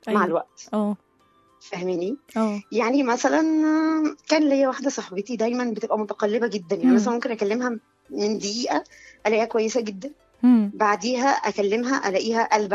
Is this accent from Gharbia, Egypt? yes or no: no; Cairo, Cairo Governorate, Egypt; انا من القاهره.